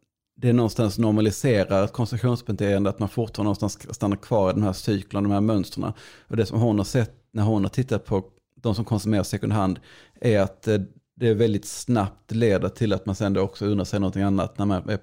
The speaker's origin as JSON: {"language": "Swedish", "region": "Skåne", "country": "Sweden", "said": "fick jag lära mig som skåning"}